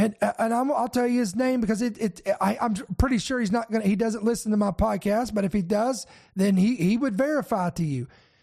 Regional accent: Kentucky, United States; he had two grandparents that lived right across the street from my parents that I grew up with in Kentucky

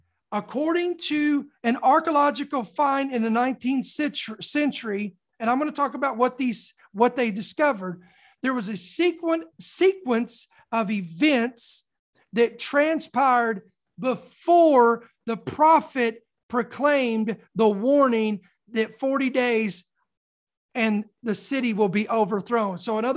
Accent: United States; I'm an American. This is where God chose for me to be born.

